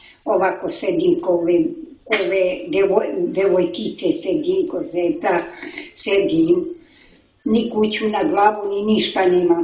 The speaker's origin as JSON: {"language": "Serbian", "town": "Novi Pazar", "region": "Raška District", "country": "Serbia", "tie": "born there", "said": "Rođena sam tu, u Novi Pazar"}